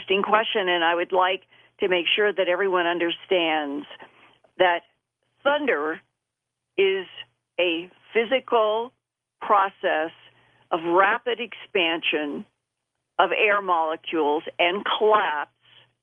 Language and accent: English; Boise, Idaho, United States; born or raised there; also born or lived in Philadelphia